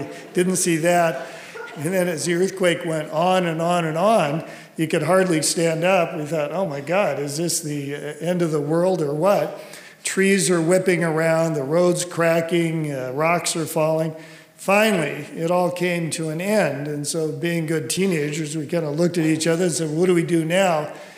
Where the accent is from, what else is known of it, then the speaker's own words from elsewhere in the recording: Anchorage, Alaska, United States; I grew up in Anchorage, Alaska. I went to Chugach Elementary School, Central Junior High School, and West High School.